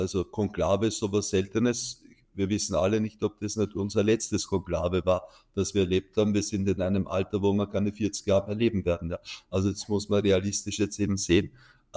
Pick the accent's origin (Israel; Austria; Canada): Austria; bei uns in Österreich